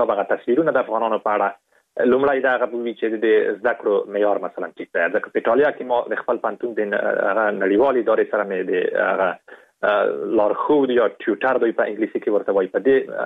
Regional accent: Afghanistan; په دې باندې مې لیکلی وو چې زه د افغانستان یم

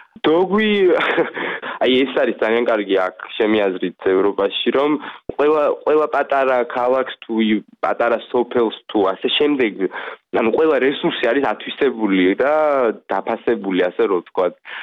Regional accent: Kakheti, Georgia; now in France; მე წარმოშობით კახელი ვარ

